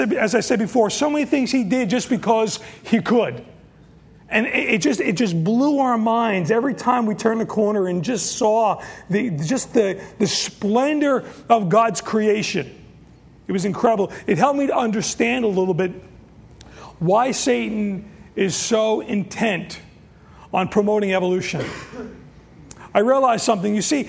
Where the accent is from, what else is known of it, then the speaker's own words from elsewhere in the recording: New York, United States; We're from New York.